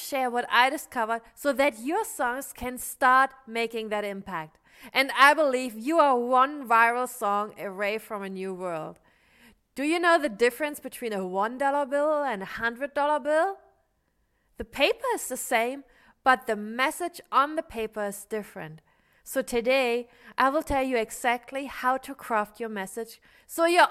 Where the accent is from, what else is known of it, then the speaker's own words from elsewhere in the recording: Germany; And I'm from Germany, small village in Germany. And I didn't grow up with any education in storytelling.